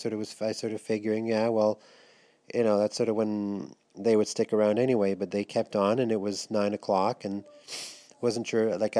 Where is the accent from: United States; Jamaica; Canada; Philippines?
Canada; Niagara-on-the-Lake, Ontario; where I am from Niagara-on-the-Lake